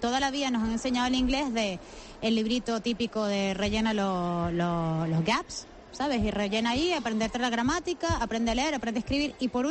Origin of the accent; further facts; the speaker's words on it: Venezuela; also born or lived in Barcelona; now in Spain; yo no soy español, yo vengo de Venezuela, y hace 11 años me vine a vivir a España, vivía en Barcelona